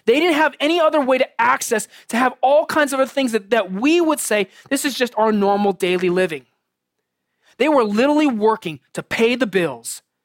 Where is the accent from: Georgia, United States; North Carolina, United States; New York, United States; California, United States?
California, United States; San Diego; I grew up in San Diego, and we're coming out around Coronado